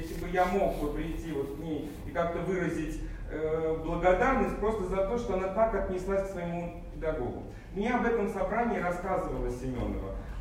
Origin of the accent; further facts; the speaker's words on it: Moscow, Russia; Вы поймите, я москвич, я закончил московскую школу